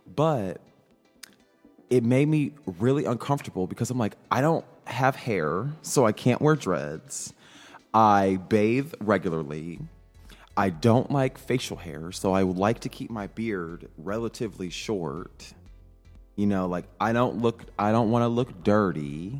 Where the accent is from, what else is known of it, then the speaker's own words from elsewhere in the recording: Midwest, United States; I'm a Midwesterner, you know, very normal. My proximity to whiteness is pretty close, because I grew up in just a more conservative rural part of the Midwest, and this is how I am.